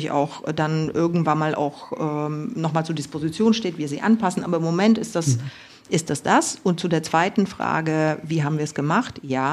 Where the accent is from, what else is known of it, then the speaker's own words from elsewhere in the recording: Zgorzelec, Lower Silesian Voivodeship, Poland; born there; also born or lived in Gryfino; Geboren bin ich tatsächlich in Zgorzelec.